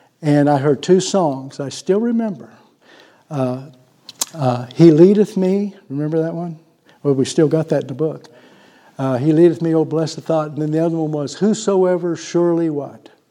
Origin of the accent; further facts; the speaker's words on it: Pennsylvania, United States; And I was born in Pennsylvania, grew up in an Italian Catholic home, did all the things I was supposed to do. And I love my family and I love my church back there.